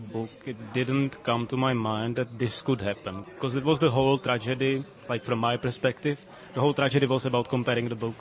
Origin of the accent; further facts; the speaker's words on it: Czechia; English is a second language; I'm from the Czech Republic and I'm in the middle of the West and the East.